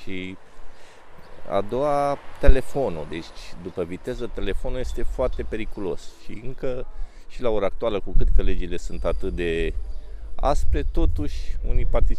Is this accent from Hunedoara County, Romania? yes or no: yes; Hunedoara, Hunedoara County, Romania; Hunedoara.